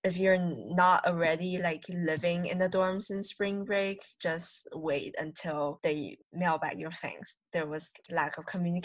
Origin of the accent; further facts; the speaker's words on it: China; English is a second language; also born or lived in Hungary; now in Boston, United States; I'm originally from China, but I'm from Hungary. My home is there, my parents are there, so I've been living there for about 7 years now, 6 to 7 years. I'm new to America, and I'm an international student here.